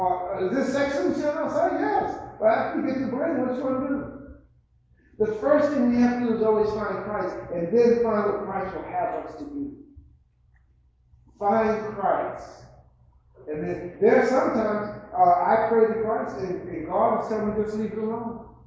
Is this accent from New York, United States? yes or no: yes; New York, United States; I grew up in Harlem, New York, pimps, prostitutes.